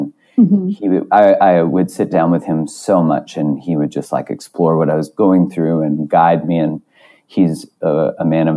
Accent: Calgary, Alberta, Canada; So I grew up in Calgary, which is when I was growing up was about 600,000-700,000 people, and it's on the east side of the Rockies.

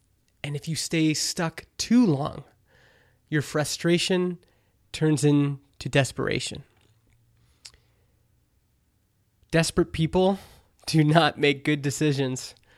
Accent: Canada; I'm Canadian

